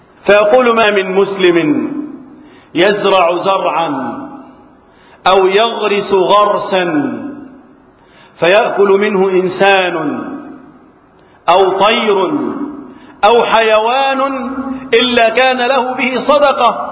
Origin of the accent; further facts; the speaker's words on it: Egypt; اللهم احفظ بلدنا مصر وسائر بلاد المسلمين من الفتن.